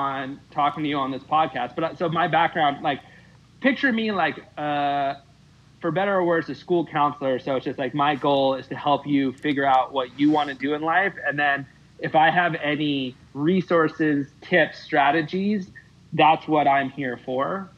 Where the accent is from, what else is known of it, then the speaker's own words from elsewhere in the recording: East Coast, United States; I'm from the East Coast originally.